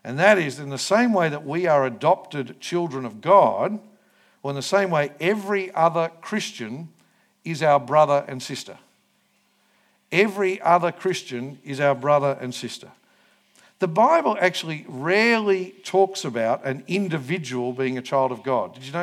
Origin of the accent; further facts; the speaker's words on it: England, United Kingdom; Like I'm as English as they come.